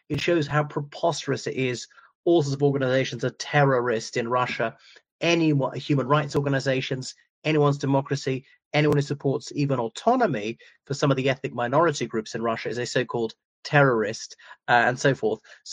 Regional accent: Ireland; o everyone … from Ireland.

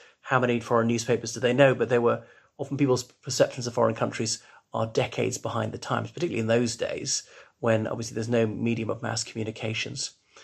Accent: Ireland; And my heart nearly burst with pride as an Irishman

